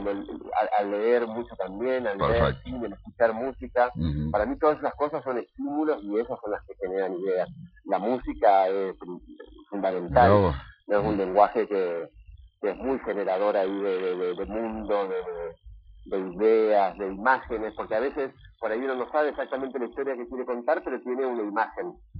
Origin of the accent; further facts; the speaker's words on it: Concordia, Entre Ríos, Argentina; born there; yo nací en Concordia, tengo ese dato. Viví muy poquito tiempo, pero nací así.